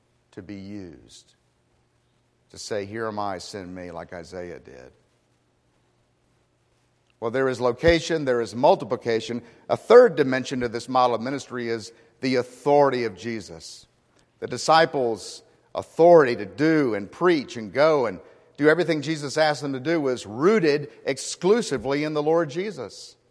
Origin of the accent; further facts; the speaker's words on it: Miami, Florida, United States; also born or lived in Orlando; I grew up in Florida and Miami and Orlando, and we spent a great deal of our time in citrus groves when they used to dot the landscape.